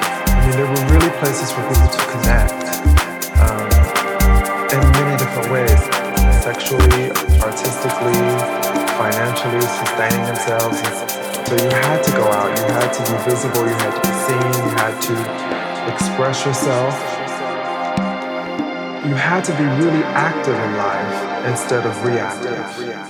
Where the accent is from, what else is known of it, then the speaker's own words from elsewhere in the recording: Chicago, Illinois, United States; now in New York, United States; And when I grew up in Chicago and later moved to New York